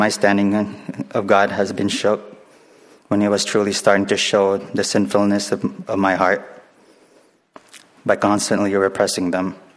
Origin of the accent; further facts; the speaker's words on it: Philippines; born there; I was born in the Philippines with a Catholic background.